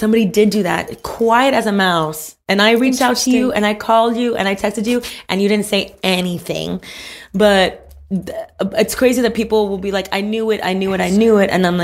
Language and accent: English; Miami, Florida, United States; I would never know the... strife of also growing up in Miami is a bubble.